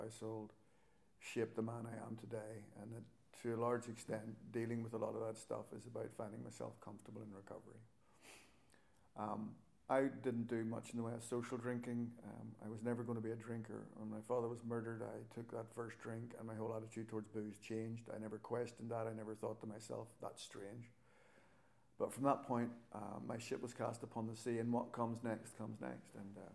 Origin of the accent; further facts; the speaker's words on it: Ireland; now in Reading, United Kingdom; You might be able to tell that I'm not from Reading originally, and I come from Ireland